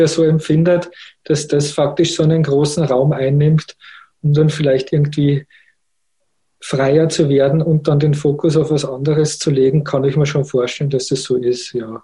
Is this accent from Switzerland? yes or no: no; Salzburg, Austria; also born or lived in Innsbruck; Und dann ist sie mit mir wieder nach Österreich zurückgekehrt. Ich bin dann in Salzburg aufgewachsen, habe in Salzburg und in Innsbruck studiert.